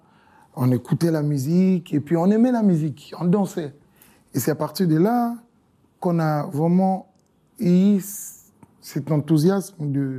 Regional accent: Brazzaville, Republic of the Congo; chez nous, à Brazzaville, par exemple, quand on grandissait, il y avait un peu des bars partout.

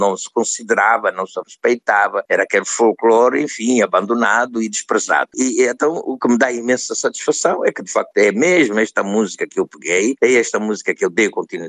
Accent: Angola; moved away as an adult; na minha vivência dos primeiros 23 anos de vida intensos, naquele calor escaldante da minha terra de origem, Angola.

